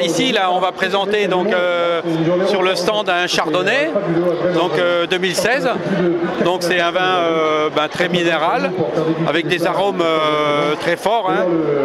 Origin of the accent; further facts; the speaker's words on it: Grand Est, France; Moi je vends un peu sur la Lorraine, c'est mon pays d'origine